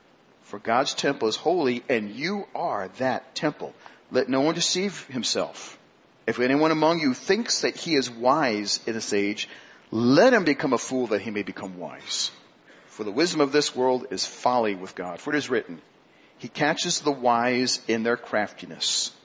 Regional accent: Queens, New York, United States; I'm a city boy, so we didn't have much in the way of property or grass or anything else. I grew up in Queens.

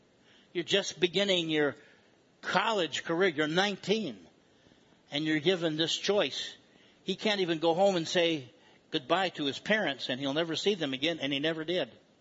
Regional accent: New York, United States; I'm a New Yorker, please understand that.

